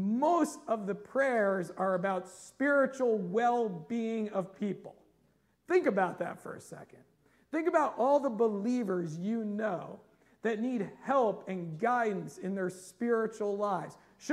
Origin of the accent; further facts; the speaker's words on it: United States; I mean, we're American Christians, so a lot of our prayers are like